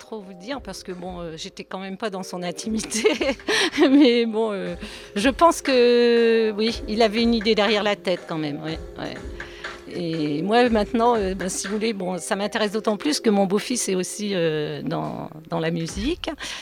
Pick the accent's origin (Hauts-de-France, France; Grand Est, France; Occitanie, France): Hauts-de-France, France; Douai; Je suis originaire de Douai, près de Douai, oui.